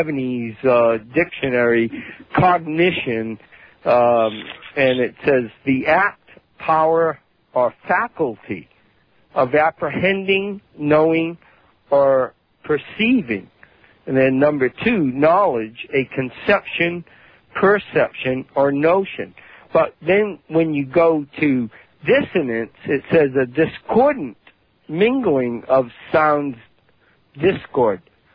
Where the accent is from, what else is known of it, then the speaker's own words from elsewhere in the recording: Massachusetts, United States; now in Arkansas, United States; because I grew up in Massachusetts. So I'm in Arkansas now, but I know about snow, okay?